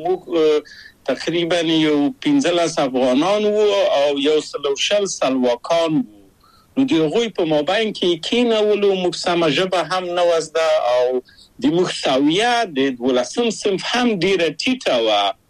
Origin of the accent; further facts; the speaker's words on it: Kabul, Afghanistan; moved away as an adult; now in Czechoslovakia; زه له کابله په یو دولتي بورس چکسلواکیا ته راغلم.